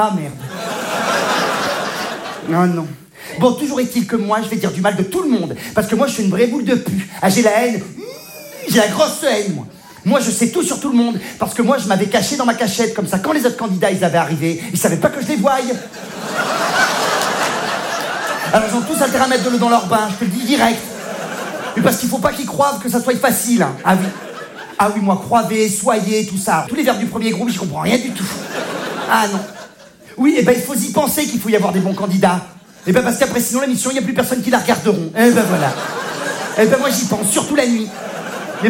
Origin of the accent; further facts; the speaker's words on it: Provence-Alpes-Côte d'Azur, France; Oui, je viens du sud de la France, oui. Ah, je suis provençal.